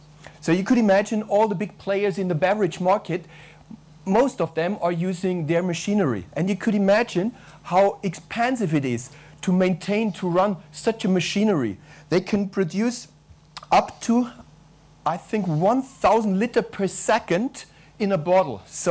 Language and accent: English; Germany; English is a second language; I work out of Germany, as you can hear from my strong accent.